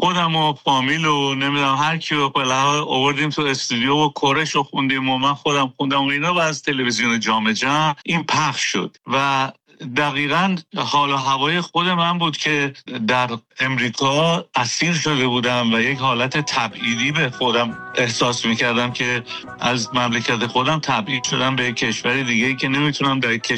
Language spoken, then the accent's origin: Persian; Iran; moved away as an adult; also born or lived in Dubai, United Arab Emirates; اجباراً من از ایران خارج شدم، اومدم به دبی و قرار شد که برم به امریکا